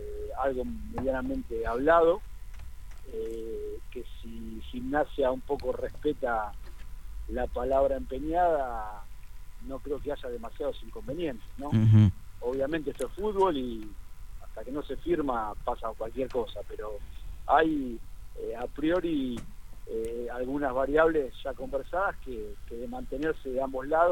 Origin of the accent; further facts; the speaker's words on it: Rosario, Santa Fe, Argentina; yo estoy viajando a Capital por otras cuestiones, yo soy de Rosario.